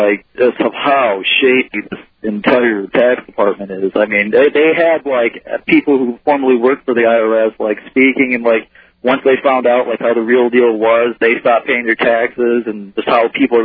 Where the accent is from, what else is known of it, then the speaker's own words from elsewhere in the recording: Detroit, Michigan, United States; I'm from the Detroit area